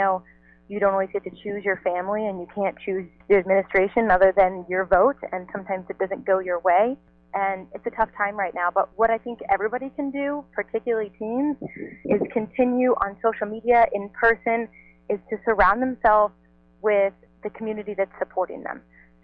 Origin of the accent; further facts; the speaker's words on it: Indiana, United States; now in Los Angeles, United States; I come from Indiana, so I haven't always been in Los Angeles.